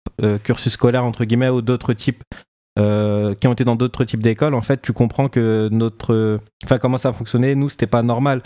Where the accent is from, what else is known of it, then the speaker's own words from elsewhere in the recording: Villepinte, Île-de-France, France; born there; je suis né à Villepinte dans le 93